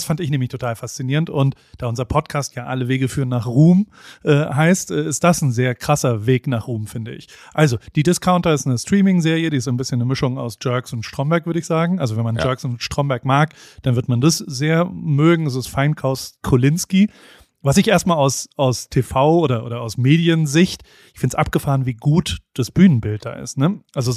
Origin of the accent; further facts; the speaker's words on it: United States; Ich fliege übermorgen wieder in die US-amerikanischen Staaten von Amerika, in meine Heimat.